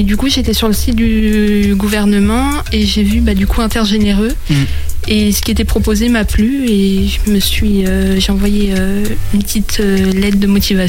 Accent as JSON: {"language": "French", "town": "Angers", "region": "Pays de la Loire", "country": "France", "tie": "born or raised there", "said": "Du coup, j'étais sur Laval. Mais je suis née et j'ai grandi à Angers."}